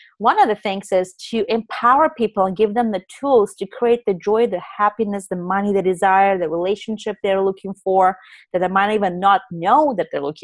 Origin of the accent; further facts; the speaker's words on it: Russia; English is a second language; moved away as an adult; Well, I came from Russia when I was 19